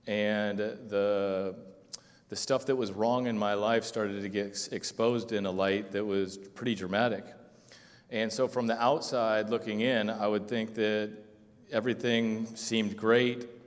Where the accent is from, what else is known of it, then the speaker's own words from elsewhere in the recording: Keizer, Oregon, United States; Well, everyone … I'm from Kaiser originally, and, well, the Salem area. I went to high school in Salem, so been back, like Tyler said, for a while.